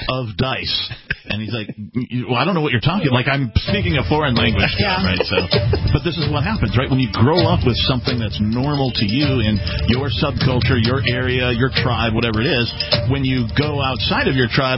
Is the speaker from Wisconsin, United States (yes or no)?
yes; Wisconsin, United States; I mean, I grew up in Wisconsin, and in every bar in Wisconsin, you can go in and go cup of dice.